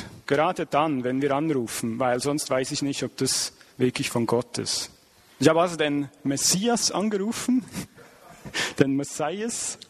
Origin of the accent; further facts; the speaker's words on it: Switzerland; Ich bin auch nicht von hier, ich bin Schweizer